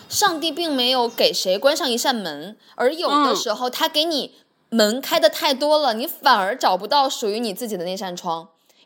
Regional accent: Beijing, China; 我是北京人嘛，北方人

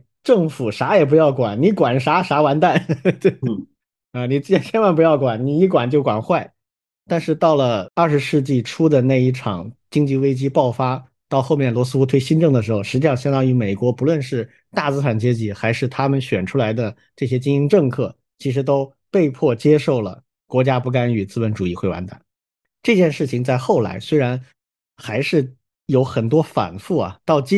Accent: China; 就是我们中国人一般不会这么去思考问题

